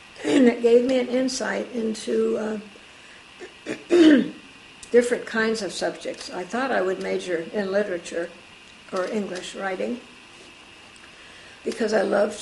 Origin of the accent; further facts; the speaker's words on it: Barre, Vermont, United States; born there; I was born in Vermont, in Barre, Vermont, which was my father's home, and November 1st, 1923. We were on furlough. My family were missionaries in China.